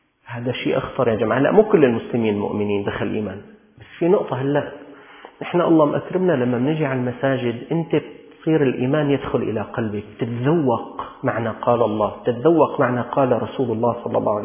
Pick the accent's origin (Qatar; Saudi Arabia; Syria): Syria; نحن من الشام، نحن مسلمين، نحن من المالكي